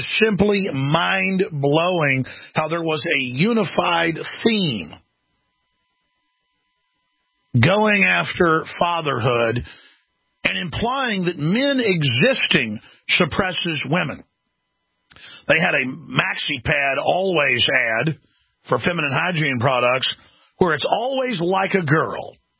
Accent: Dallas, Texas, United States; I mean, we all grew up being football fans. I grew up in Dallas, for heaven's sakes.

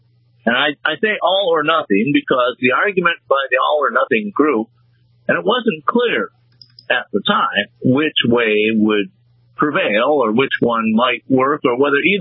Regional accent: Wisconsin, United States; like I grew up in Wisconsin. Now they always had open carry in Wisconsin.

